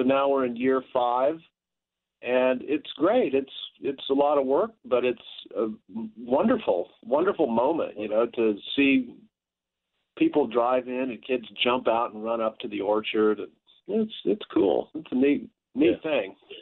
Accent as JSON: {"language": "English", "town": "Overland Park", "region": "Kansas", "country": "United States", "tie": "born or raised there", "said": "So despite the fact that I grew up in Overland Park in the suburbs, I've always had a real interest in that."}